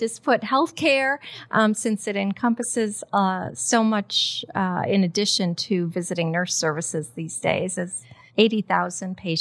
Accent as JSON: {"language": "English", "town": "Hinckley", "region": "Illinois", "country": "United States", "tie": "born or raised there", "said": "Sure. I grew up in Hinckley, just west of here, of course."}